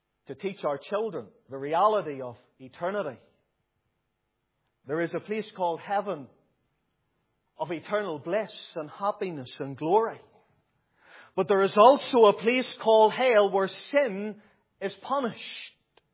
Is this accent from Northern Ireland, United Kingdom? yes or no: yes; Newtownabbey, Northern Ireland, United Kingdom; people were city folk, but they had moved to the Newton Abbey area when my mother was a child, and I was brought up in the Carnmoney, Glengormley area of Newton Abbey